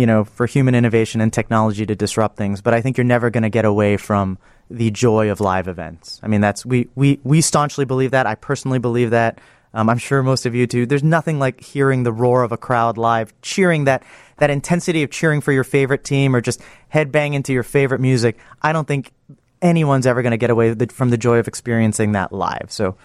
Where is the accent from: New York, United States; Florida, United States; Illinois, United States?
New York, United States; New York City; also born or lived in Singapore; I was born in Singapore, grew up in New York City, served in the Singapore military.